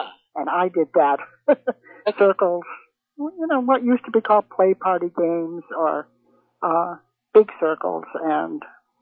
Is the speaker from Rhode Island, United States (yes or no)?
yes; Bristol, Rhode Island, United States; Okay, I was born in Bristol, Rhode Island, and grew up there until I graduated from college and went to Connecticut to work for the Girl Scouts.